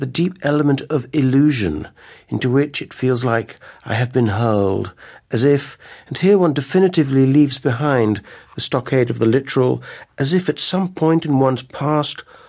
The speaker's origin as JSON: {"language": "English", "country": "Ireland", "tie": "born there", "said": "I grew up, I was born in Ireland. My mother's Turkish, mm-hmm. and my father's Irish."}